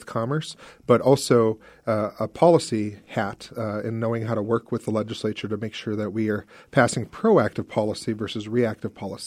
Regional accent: Minot, North Dakota, United States; now in Fargo, United States; I grew up in Minot, attended Bishop Ryan High School there, proud Ryan Lion, came to Fargo.

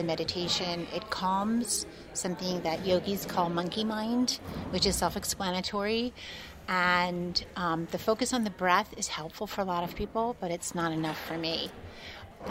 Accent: Princeton, New Jersey, United States; I grew up in Princeton, and now I work at Princeton.

